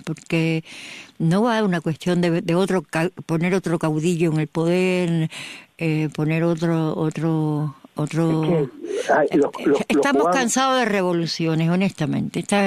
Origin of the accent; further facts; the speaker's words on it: Cuba; moved away; desde la primera vez cuando salí de Cuba, hace 30 años ya, me preguntaron cómo podría ser la solución cubana